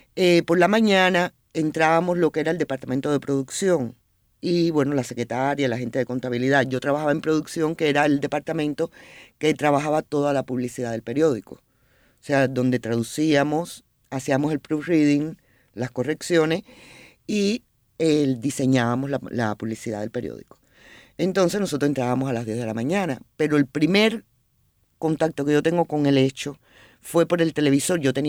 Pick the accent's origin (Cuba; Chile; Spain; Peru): Cuba; also born or lived in United States; ahí ya me quedé como una cubana y me crié como una cubana y culturalmente.